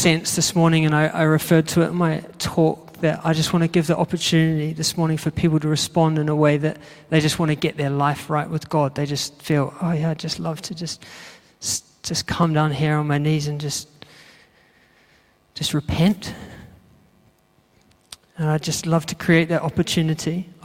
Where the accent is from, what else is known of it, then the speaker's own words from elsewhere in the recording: New Zealand; accent: New Zealand; moved away; I came from New Zealand, if you didn't know. My accent sort of gives it away, doesn't it?